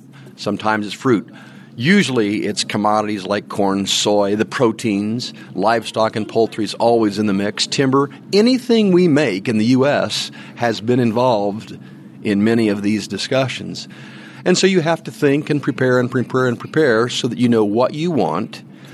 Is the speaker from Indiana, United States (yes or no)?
yes; Tipton, Indiana, United States; Well, I'm from the Tipton FFA chapter, just about an hour north of Indianapolis here.